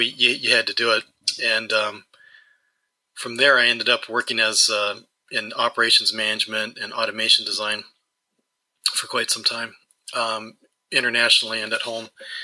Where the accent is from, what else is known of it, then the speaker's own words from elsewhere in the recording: Ohio, United States; Well, I grew up in Northeast Ohio on a farm